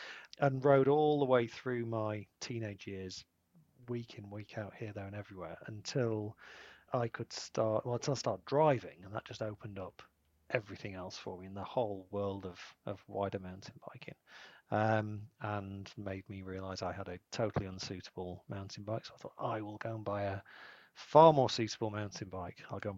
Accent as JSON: {"language": "English", "town": "Rotherham", "region": "Yorkshire and the Humber", "country": "United Kingdom", "said": "And I am from Rotherham. You can look it up."}